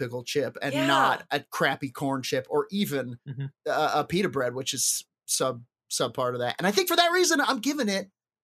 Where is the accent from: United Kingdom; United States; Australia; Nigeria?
United Kingdom; I'm very British